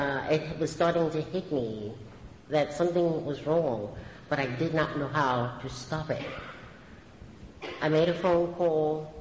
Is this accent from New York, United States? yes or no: yes; Brooklyn, New York, United States; I'm born and raised in Brooklyn, but I travel all over the place.